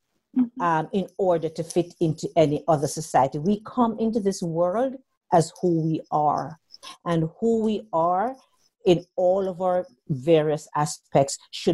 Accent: Jamaica; I'm originally from Jamaica … I'm originally from Jamaica.

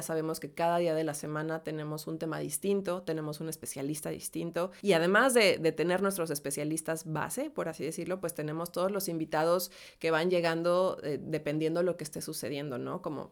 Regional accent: Mexico; moved away as an adult; Yo tuve la posibilidad de ser locutora en México, pero no es lo mismo ser locutora en un país donde creciste, donde conoces el idioma, me refiero hasta las palabras, el slang que le llaman, ¿no?

